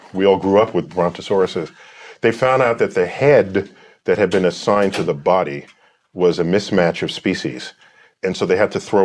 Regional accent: United States; But as an American, I wanted it here on our soil.

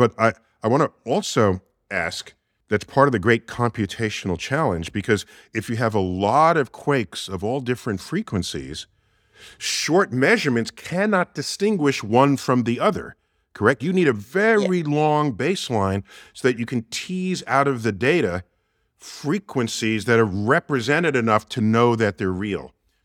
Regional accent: New York City, New York, United States; great to have you here in my hometown, New York City.

